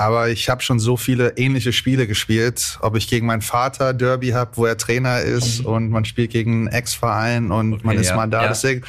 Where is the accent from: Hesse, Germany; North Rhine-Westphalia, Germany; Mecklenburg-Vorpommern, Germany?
Hesse, Germany; Frankfurt; ich bin Frankfurter